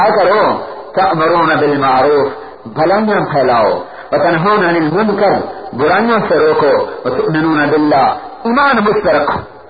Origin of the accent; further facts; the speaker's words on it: Punjab, Pakistan; میرا ضلع ملتان ہے, اب خانے وال بن گیا